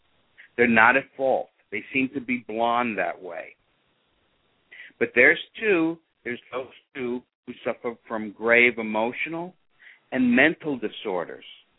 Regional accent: North Babylon, New York, United States; I'm from North Babylon.

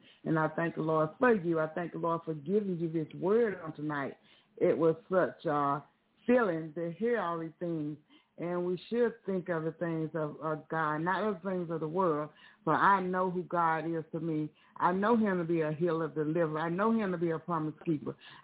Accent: Brookhaven, Mississippi, United States; And I'm from Brookhaven, Mississippi.

